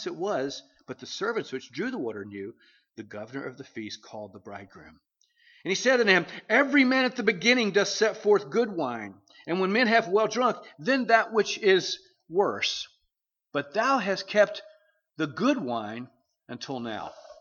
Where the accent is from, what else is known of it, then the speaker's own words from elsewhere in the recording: the South, United States; because I'm from the South.